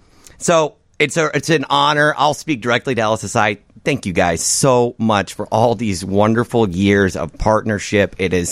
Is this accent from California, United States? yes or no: no; Kansas, United States; Yeah, I grew up in Tornado Alley. I grew up in Kansas. I left Kansas for the adventure of going to hurricanes